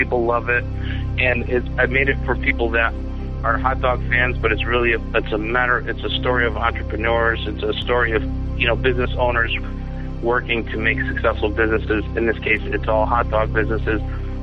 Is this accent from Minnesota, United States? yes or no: no; Connecticut, United States; I grew up in Connecticut, so it's always been a part of our lifestyle. You know, I'm Polish, so hot dogs, kielbasa, sausage